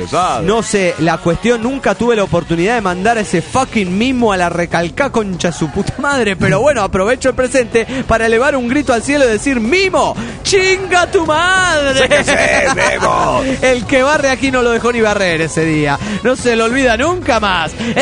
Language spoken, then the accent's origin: Spanish; Panama City, Panamá, Panama; de Panamá, Panamá.